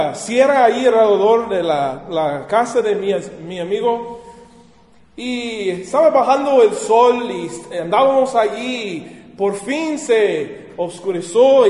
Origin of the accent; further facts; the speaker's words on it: Sussex, New Brunswick, Canada; born there; Spanish is a second language; moved away; Yo nací en Canadá en el año 1981. En un pueblo, en una ciudad muy chiquita que se llama Sussex, New Brunswick, en el estado de Nuevo Brunswick.